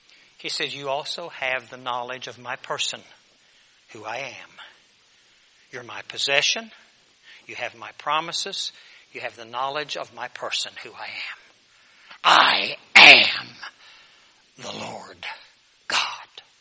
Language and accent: English; West Virginia, United States; I grew up in West Virginia, so I think of the flash floods we used to have.